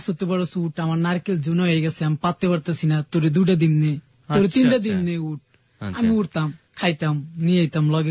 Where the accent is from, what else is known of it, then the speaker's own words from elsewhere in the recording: Madaripur, Dhaka Division, Bangladesh; আমার দেশের বাড়ি মাদারীপুর, আমি ওইখানেই থাকি আমার বাবা মার সাথে।